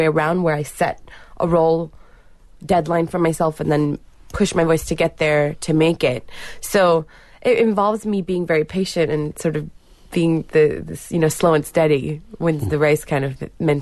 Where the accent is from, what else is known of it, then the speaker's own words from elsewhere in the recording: Los Angeles, California, United States; I did do other things as a teenager growing up in Los Angeles.